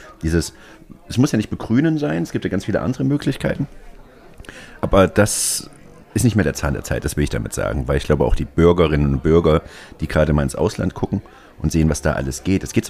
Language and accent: German; Erfurt, Thuringia, Germany; aus meiner Heimatstadt, dem wunderschönen Erfurt